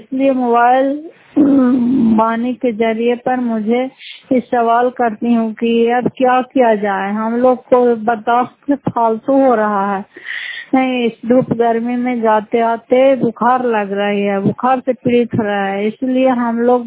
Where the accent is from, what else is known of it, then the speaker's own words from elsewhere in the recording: Fatehpur, Bihar, India; घर फतेहपुर पंचायत मकौता, जिला नालंदा, करातकरा ब्लॉक की निवासी हूँ।